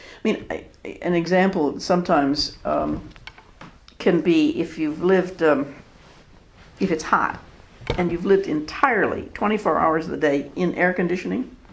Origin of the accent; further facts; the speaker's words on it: New York, United States; I grew up in New York State, so it was not all that different, but still.